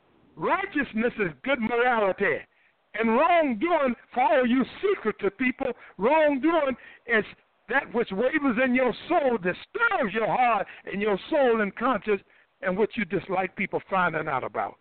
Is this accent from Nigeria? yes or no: no; Durham, North Carolina, United States; In my hometown, Durham, North Carolina, in the 50s, before they integrated